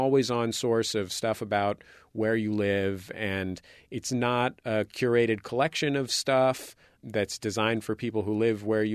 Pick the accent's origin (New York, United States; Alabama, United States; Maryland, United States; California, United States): California, United States; San Francisco; now in Los Angeles, United States; I mean, I care very much about KPCC and KCRW here in Los Angeles. I grew up in San Francisco, and I still care very much about KALW in San Francisco.